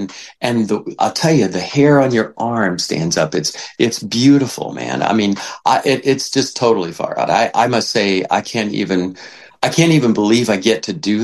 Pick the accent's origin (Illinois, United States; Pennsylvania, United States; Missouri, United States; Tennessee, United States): Missouri, United States; St. Louis; I'm a Midwest guy. I grew up in St. Louis, Missouri, and I used to go to Chicago.